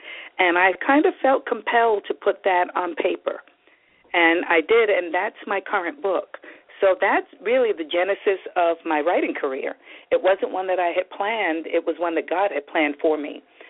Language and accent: English; New York, United States; now in Atlanta, United States; I'm calling in from Atlanta, where I've lived for, about 18 years, but I'm originally from New York.